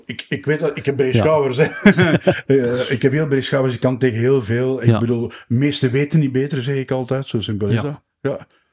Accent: Belgium

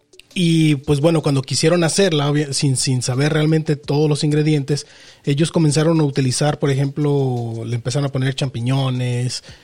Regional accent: Mexico; para quienes obviamente somos mexicanos, van a decir, bueno, pues es una salsa, ¿no?

